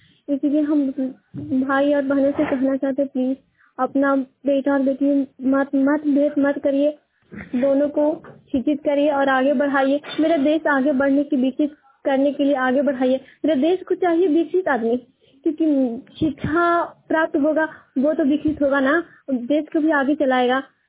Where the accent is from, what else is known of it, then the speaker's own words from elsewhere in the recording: Hilsa, Bihar, India; और मैं हिलसा पुना की निवासी हूँ, जिला नालंदा है।